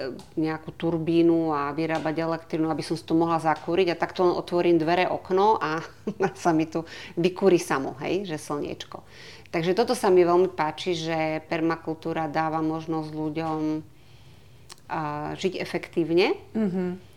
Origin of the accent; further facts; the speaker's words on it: Kežmarok, Prešov Region, Slovakia; My sme vlastne z Kežmarku, tak tam medzi Kežmarkom, Ľubicou